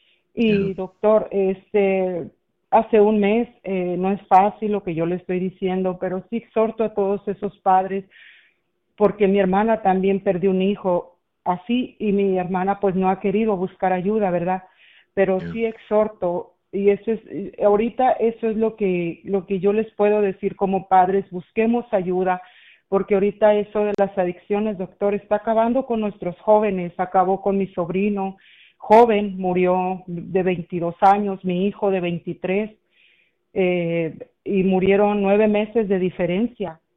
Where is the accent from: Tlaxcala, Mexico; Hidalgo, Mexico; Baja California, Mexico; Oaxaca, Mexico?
Baja California, Mexico; Mexicali; yo soy de Mexicali, sí